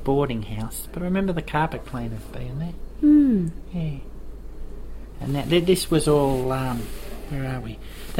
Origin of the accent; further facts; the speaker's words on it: Waterloo, New South Wales, Australia; I said, whereabouts did you... I said, I come from Waterloo.